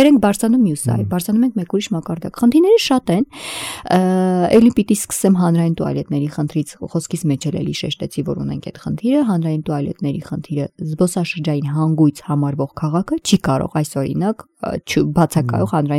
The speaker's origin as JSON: {"language": "Armenian", "town": "Gyumri", "region": "Shirak", "country": "Armenia", "said": "դա ինձ համար թե որպես գյումրեցի եւ թե զբոսաշրջությամբ զբաղվող մարդ"}